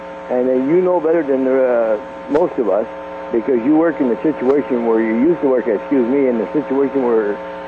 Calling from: Quebec, Canada; from Quebec.

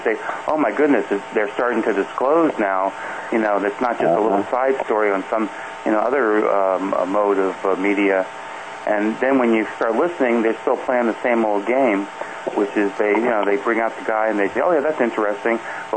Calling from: Pine Bush, New York, United States; Yes, good evening, Kevin. … from Pine Bush, New York.

